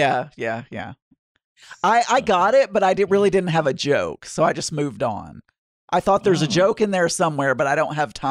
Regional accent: the South, United States; accent: Southern; So it wasn't just my Southern accent.

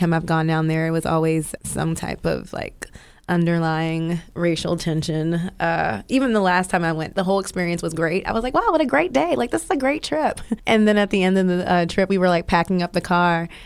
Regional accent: Baltimore, Maryland, United States; So those are the things that I remember a lot from growing up in Baltimore.

